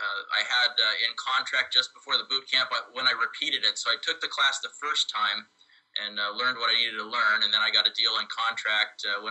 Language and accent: English; Santa Rosa, California, United States; I'm from Santa Rosa, California.